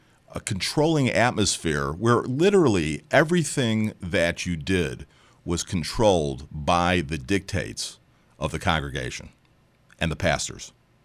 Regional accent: Chicago, Illinois, United States; Now, I grew up in Chicago and went to synagogue, and I really had a huge amount of respect for my rabbi

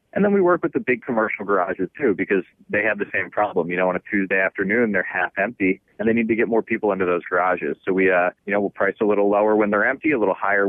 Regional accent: Baltimore, Maryland, United States; growing up in Baltimore, I would go to Ravens games and I would see the sold out lot, crazy expensive.

